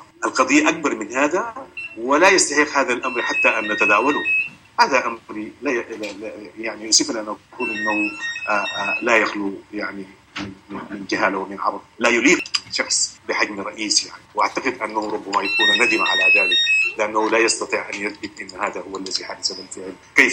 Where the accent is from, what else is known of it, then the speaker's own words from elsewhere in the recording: Sudan; ويكتفي أن نكون نحن شعب سوداني بكل ما تعمل هذه الكلمة.